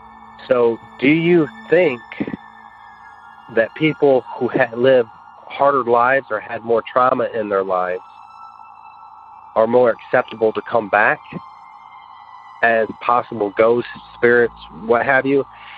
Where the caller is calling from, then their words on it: Tennessee, United States; I'm calling you from West Tennessee.